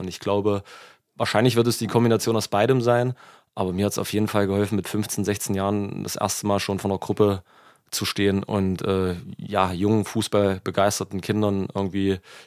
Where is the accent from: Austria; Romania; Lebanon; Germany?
Germany; Struth; Ich erinnere mich an ein Spiel, damals noch Kleinfeld, als Kind in Struth.